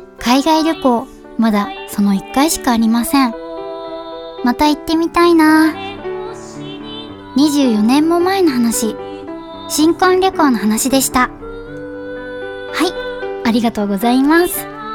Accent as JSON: {"language": "Japanese", "town": "Yoshimatsu", "region": "Kagoshima", "country": "Japan", "tie": "born or raised there", "said": "ここでご紹介していただいた吉松といったところが、私のふるさとです。"}